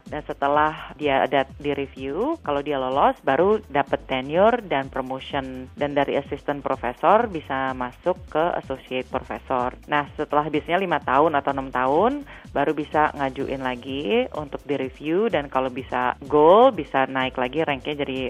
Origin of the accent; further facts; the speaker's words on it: Indonesia; buat saya, lahir dan besar di Indonesia, terutama di budaya Jawa, saya melihat ketimpangan gender yang sangat kuat sekali. Jadi di kehidupan saya aja, sebagai perempuan Jawa